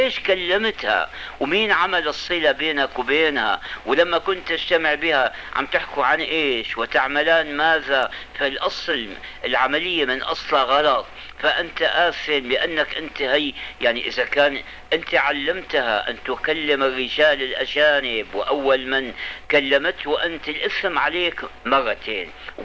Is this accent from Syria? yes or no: yes; Syria; والمصيبة أنه كان في نظام البكالوريا عندنا في الشام